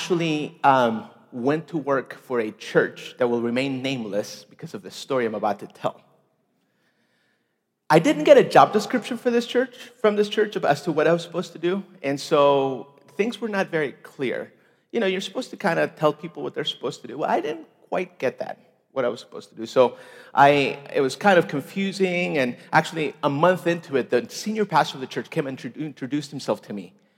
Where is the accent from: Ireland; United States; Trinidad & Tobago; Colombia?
Colombia; Bogotá, Bogotá Capital District; English is a second language; I'm from Bogota, Colombia, hence my exotic accent.